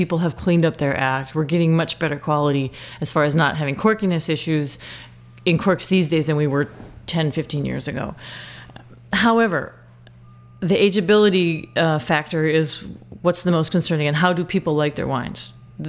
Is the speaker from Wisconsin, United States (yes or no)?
yes; Menomonee Falls, Wisconsin, United States; I'm from the Milwaukee area. I grew up in Menominee Falls.